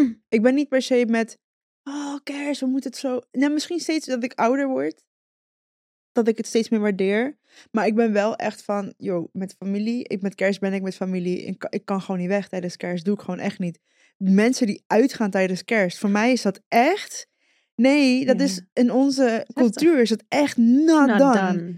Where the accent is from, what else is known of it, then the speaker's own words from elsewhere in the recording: Limón, Costa Rica; Kijk, ik kom natuurlijk uit Costa Rica. Ik ben daar deels opgevoed, opgegroeid bij het Caribisch gedeelte, waar heel veel Jamaicaanse invloeden zijn.